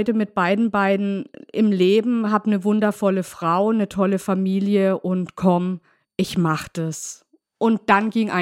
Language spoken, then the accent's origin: German; Neuenburg am Rhein, Baden-Württemberg, Germany; Ich komme aus Neuenburg, aus dem schönen Markgräflerland und bin 40 Jahre alt.